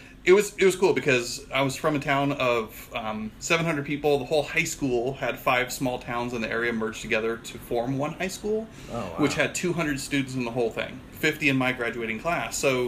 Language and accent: English; Illinois, United States; I'm from Illinois, very small town, from the sticks of Illinois.